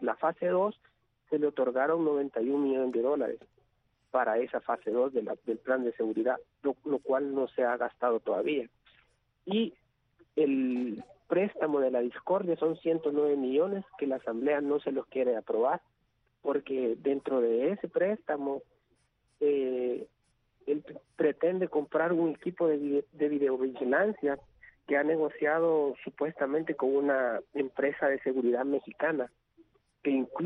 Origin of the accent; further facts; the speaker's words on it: El Salvador; nosotros como salvadoreños lo que aspiramos es que en realidad se respeten los poderes del Estado